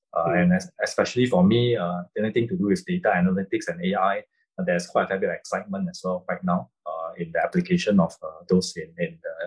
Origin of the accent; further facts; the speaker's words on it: Singapore; Being a Singaporean, I'm actually quite used to the idea of traveling frequently.